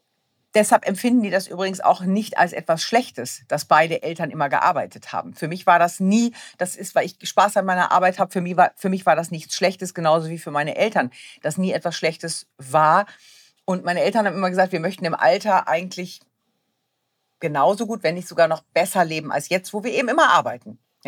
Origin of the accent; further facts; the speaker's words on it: Wunstorf, Lower Saxony, Germany; ich bin ein niedersächsisches Kind. Ich bin in Wunstorf bei Hannover groß geworden